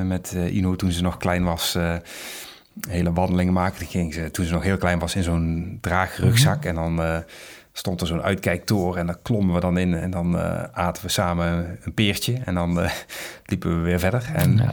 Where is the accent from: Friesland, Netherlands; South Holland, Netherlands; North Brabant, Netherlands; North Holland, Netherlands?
North Brabant, Netherlands; Als je bij ons in Brabant... de natuur is natuurlijk heel veel hei.